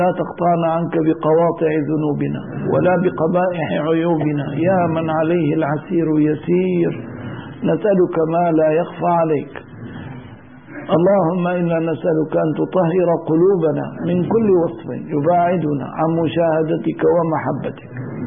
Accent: Canada; أنا أصلا أنا كندي ولست عربيا،

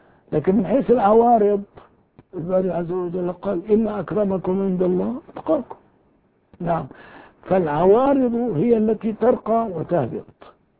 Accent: Syria; أن أقول لك أنا من سوريا، أنا من هذا البلد

